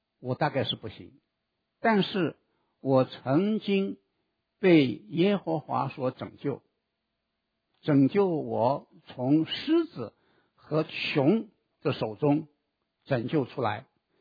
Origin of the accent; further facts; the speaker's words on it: China; 我觉得很有意思，跟我们中国人一样，他带来送给他的啊哥哥，也送给他的老板。